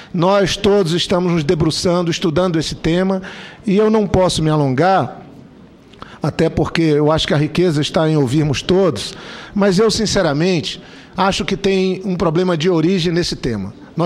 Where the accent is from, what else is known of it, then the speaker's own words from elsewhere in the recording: Amazon, Brazil; A floresta, eu sou da Amazônia, de pai, mãe e avô.